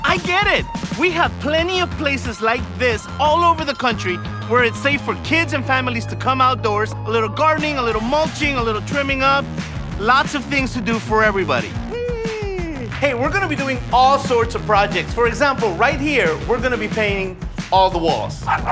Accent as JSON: {"language": "English", "region": "Ohio", "country": "United States", "said": "I'll tell you, I'm from Ohio."}